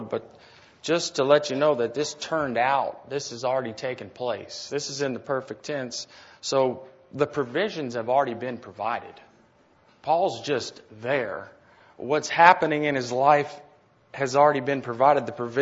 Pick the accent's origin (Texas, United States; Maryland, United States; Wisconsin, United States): Texas, United States; But I'm from Texas and I grew up, I guess, used to hearing it wrong.